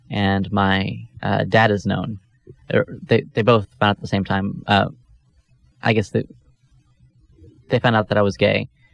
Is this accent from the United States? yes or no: yes; Houston, Texas, United States; I grew up in South Houston, and I used to think there's no one gay in the South Houston Pasadena area except me.